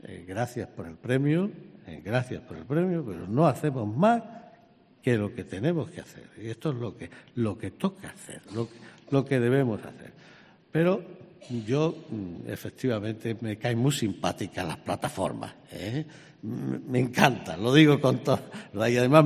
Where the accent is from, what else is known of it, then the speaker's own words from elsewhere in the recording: Extremadura, Spain; yo soy extremeño y vengo de una región que se ha quejado mucho